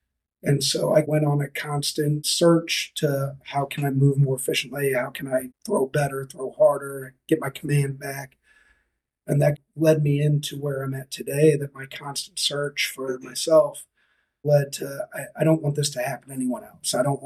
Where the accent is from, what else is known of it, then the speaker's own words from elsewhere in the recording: St. Louis, Missouri, United States; I grew up in St. Louis, got drafted out of high school by the Rockies, and then ended up going to Southwest Missouri State